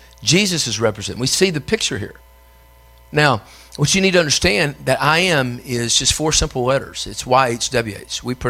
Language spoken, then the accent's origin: English; Tennessee, United States; My grandmother, look, I'm from Tennessee.